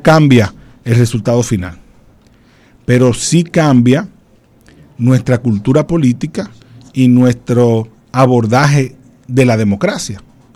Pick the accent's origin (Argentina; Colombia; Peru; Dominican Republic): Dominican Republic; tiene que ver con nuestra cultura como dominicanos, la cultura que tenemos hacia el debate